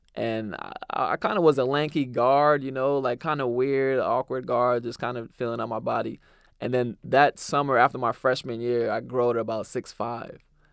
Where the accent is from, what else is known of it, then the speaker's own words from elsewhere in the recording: Jamaica; I'm also Jamaican. So I grew up listening to a lot of dancehall music.